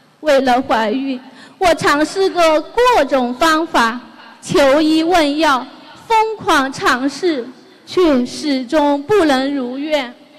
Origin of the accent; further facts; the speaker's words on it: Sichuan, China; 我是来自四川的同修